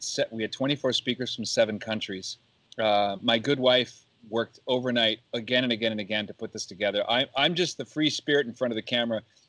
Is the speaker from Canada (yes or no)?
yes; Canada; now in United States; as a newly minted American citizen. We just became U.S. citizens last month. I was from Canada.